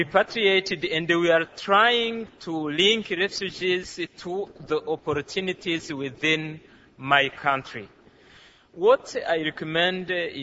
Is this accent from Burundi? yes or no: yes; Burundi; first language French; English is a second language; moved away; also born or lived in Tanzania; I am going to try to speak in English, but you are going to excuse me because my first language is not English, but French. As she said, I am a Burundian from, I am Burundian, and I used to be a refugee since 1996 in the western of Tanzania.